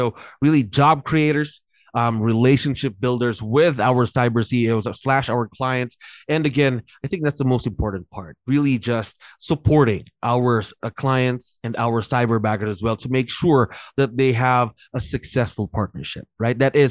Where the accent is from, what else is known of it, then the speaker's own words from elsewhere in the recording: north, Philippines; Quezon City, not really familiar. I'm from the north, actually.